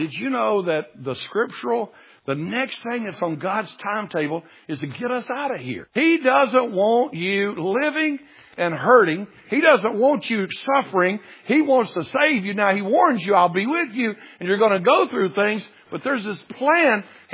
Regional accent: Tennessee, United States; I'm from Tennessee. That's fine to say that.

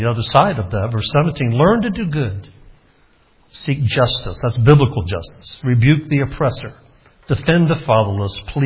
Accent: Alabama, United States; also born or lived in Scranton; I'm from Alabama. I hate snow. I lived in the Scranton, Pennsylvania area when I was at Baptist Bible Seminary.

